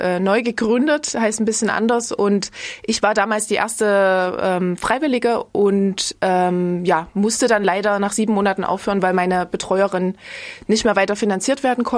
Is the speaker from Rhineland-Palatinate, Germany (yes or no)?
no; Coswig, Saxony, Germany; moved away as an adult; Also ich komme aus Coswig bei Dresden an der Elbe.